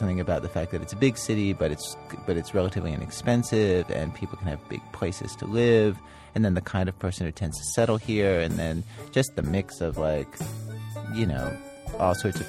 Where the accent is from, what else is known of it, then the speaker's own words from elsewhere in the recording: Chicago, Illinois, United States; appreciating my you know cultural heritage here as a Chicagoan.